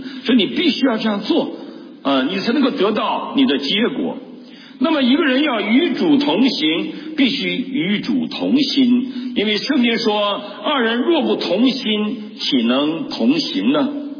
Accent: Northeast China, China; 尤其我们东北人更应该悔改，爱在心里口难开。

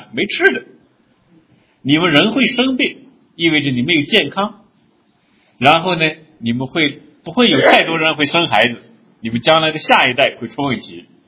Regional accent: China; 我们中国人大概是海陆空三种通吃，是吧？

